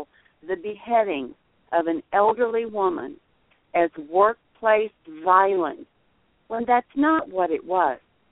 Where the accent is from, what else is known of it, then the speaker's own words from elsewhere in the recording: Deep South, United States; I was raised in the Deep South, but it was never a part of our lives.